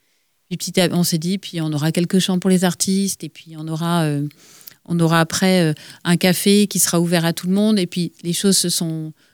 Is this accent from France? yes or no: yes; Guipavas, Brittany, France; depuis toujours parce que la famille de ma mère y est installée depuis, je pense, 1600 et des brouettes. Donc j'ai toujours eu des liens assez forts avec le village, même si moi j'ai grandi à Guipava.